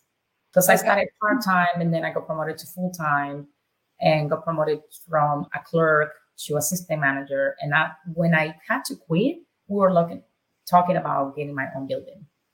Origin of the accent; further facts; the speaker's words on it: Nicaragua; moved away as an adult; Born and raised in Nicaragua. I'm very proud of my country, so I always bring it up.